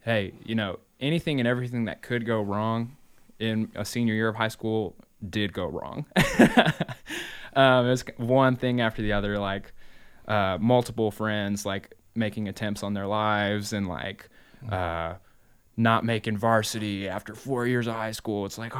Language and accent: English; Indianapolis, Indiana, United States; I'm driving 8 hours away to Joplin, Missouri. Cause I was from Indianapolis.